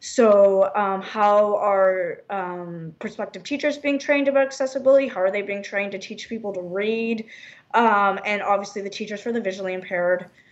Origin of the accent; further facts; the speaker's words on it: Brantford, Ontario, Canada; also born or lived in Toronto; So, for example, when I lived in Toronto, because I have a CNIB card, I got free public transit. When I was growing up in Brantford with the CNIB card, it was just discounted public transit.